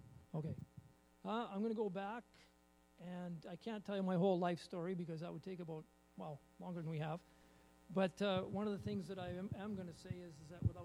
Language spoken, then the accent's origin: English; Alberta, Canada; I grew up in Alberta. I didn't come from a Christian home.